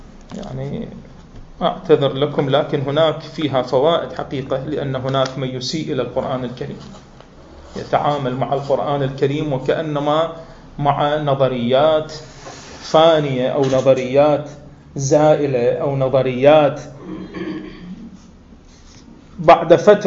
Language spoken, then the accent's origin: Arabic; Iraq; لأننا كعراقيين نعيش دائما بأفراح